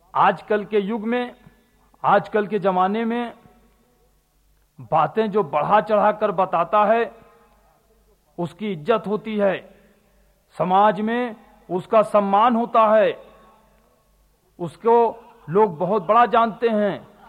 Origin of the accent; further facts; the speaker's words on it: Mirzapur, Uttar Pradesh, India; हमारे शहर मिर्ज़ापुर में भी कर्फ्यू लगा।